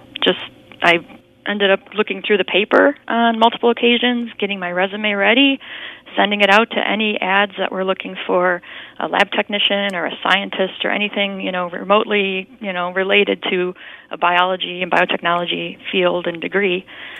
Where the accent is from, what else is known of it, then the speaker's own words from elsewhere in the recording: Buffalo, New York, United States; And being born and raised in Buffalo, I accepted an offer from the University at Buffalo program